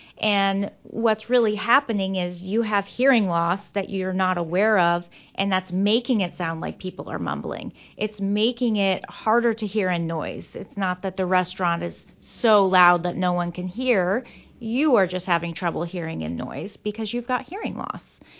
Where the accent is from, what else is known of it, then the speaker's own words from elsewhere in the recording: Hamilton, Illinois, United States; I am from Hamilton, Illinois, originally, and moved away for school, and then we moved back to the area several years ago.